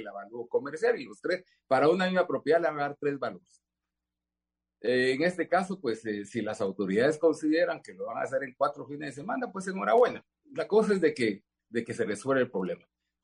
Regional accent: Guatemala; como guatemaltecos

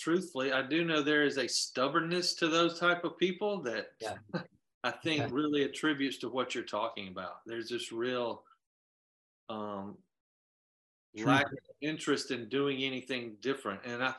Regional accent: Mississippi, United States; or where are you from? I just say Mississippi because it's hard for me to really like name a particular town or place

